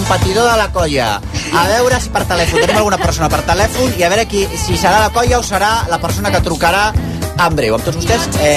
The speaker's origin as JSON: {"language": "Catalan", "town": "Barcelona", "region": "Catalonia", "country": "Spain", "said": "som de Barcelona"}